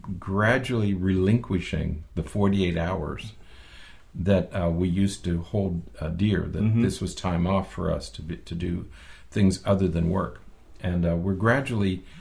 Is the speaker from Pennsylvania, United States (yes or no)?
yes; Pennsylvania, United States; These were common in Pittsburgh. I grew up near Pittsburgh.